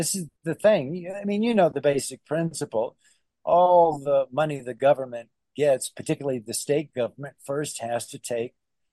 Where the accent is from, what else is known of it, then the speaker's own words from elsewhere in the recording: Dallas, Texas, United States; born there; I was born in Dallas, Texas. I went to the University of Texas at Arlington, got a degree in political science.